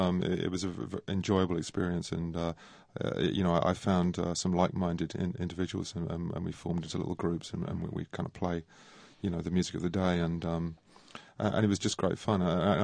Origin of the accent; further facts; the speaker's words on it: London, United Kingdom; Growing up in London, it was very easy to hear many different styles of music, folk music, jazz, rock music.